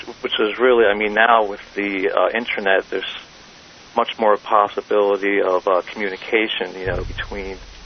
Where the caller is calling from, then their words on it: New Jersey, United States; I'm from New Jersey.